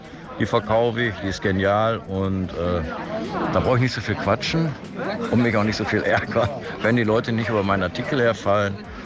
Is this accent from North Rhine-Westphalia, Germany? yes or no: yes; Duisburg, North Rhine-Westphalia, Germany; ich komme aus Duisburg, da sieht das wieder anders aus.